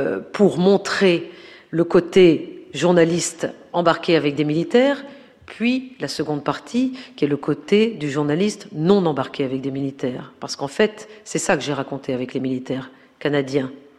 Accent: France; Moi, je ne suis ni russe, ni tchétchène, ni irakienne, ni afghane, ni syrienne. Je suis française.

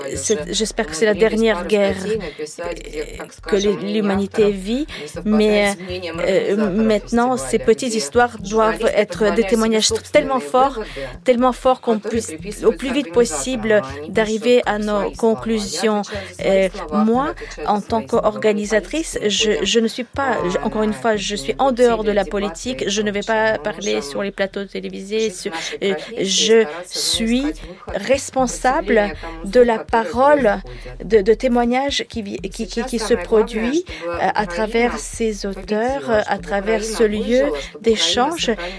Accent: Russia; first language Russian; French is a second language; on est né porteur de la langue russe et on vient d'où on vient, de la Russie

